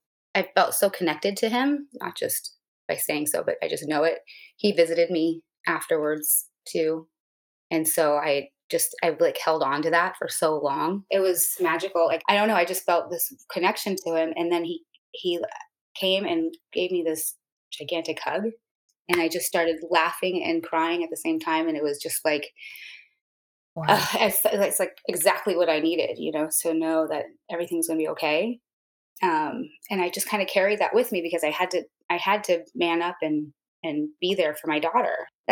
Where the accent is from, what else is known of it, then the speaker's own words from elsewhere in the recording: Santa Monica, California, United States; I am from Santa Monica, California.